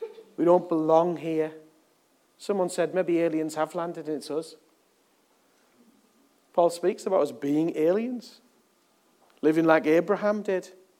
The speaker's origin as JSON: {"language": "English", "region": "England", "country": "United Kingdom", "said": "Because I'm English. I'm English."}